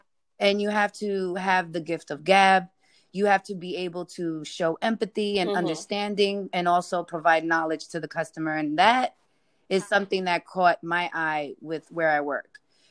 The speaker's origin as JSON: {"language": "English", "town": "Bronx", "region": "New York", "country": "United States", "said": "Because I came from the Bronx. I come from 241st and White Plains."}